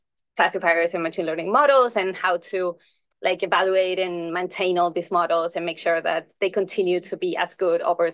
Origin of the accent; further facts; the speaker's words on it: Chile; English is a second language; moved away as an adult; also born or lived in Paris, France; I come from Chile in South America. I grew up there and I did my undergrad at the University of Chile. And right after graduating, I moved to Paris, working as a software engineer at YouTube.